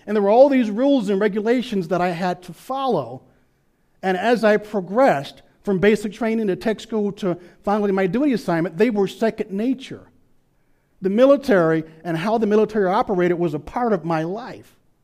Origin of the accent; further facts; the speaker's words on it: Little Rock, Arkansas, United States; You know, I grew up in Little Rock, Arkansas. And I was a typical teenager.